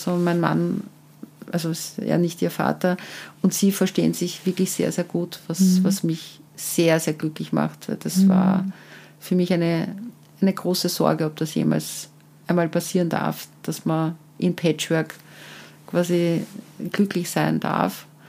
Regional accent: Vienna, Austria; Ich komme aus dem 10. Bezirk.

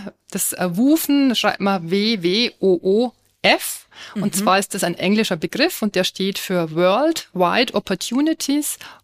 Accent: Bavaria, Germany; in Bayern oder da, wo ich herkomme, aus der Oberpfalz

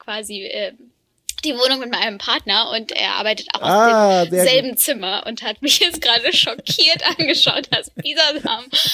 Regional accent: Freiburg im Breisgau, Baden-Württemberg, Germany; now in Berlin, Germany; ich komme aus Freiburg im Breisgau und da war immer sehr viel Pflanzen überall und als ich dann nach Berlin gekommen bin

